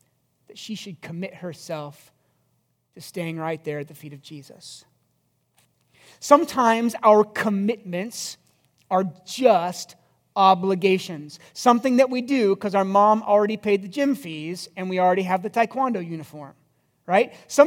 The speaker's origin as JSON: {"language": "English", "region": "Iowa", "country": "United States", "tie": "born or raised there", "said": "But I was born and raised in Iowa."}